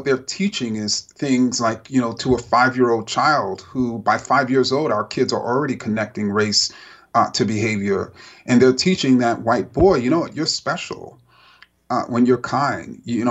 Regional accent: Jamaica, Queens, New York, United States; I would celebrate, as I did growing up in Jamaica, Queens, Christmas. And Kwanzaa, you know, as an African American

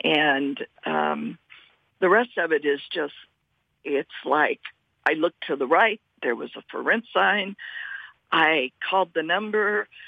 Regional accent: Indianapolis, Indiana, United States; And I grew up in Indianapolis, Indiana, just to correct that.

